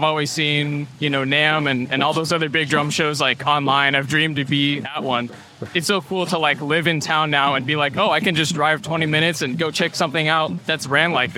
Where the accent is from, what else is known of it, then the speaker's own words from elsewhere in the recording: Eugene, Oregon, United States; now in Nashville, United States; I am from Eugene, Oregon, and I've been here in Nashville about 2 months now.